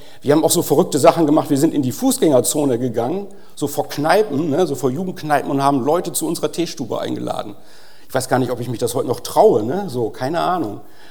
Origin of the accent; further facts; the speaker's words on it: North Rhine-Westphalia, Germany; ich komme aus Ostwestfalen, wir haben es nicht so mit verrückt sein.